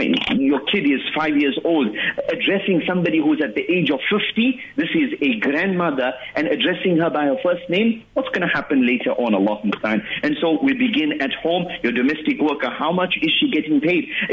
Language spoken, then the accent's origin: English; South Africa; And we, as South African Muslims, mashaAllah, you know, we always like to talk about